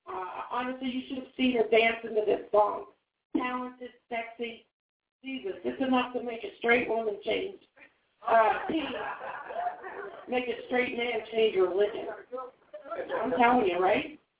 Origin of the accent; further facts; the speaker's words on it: Canada; Now, I'm a Canadian, not a singer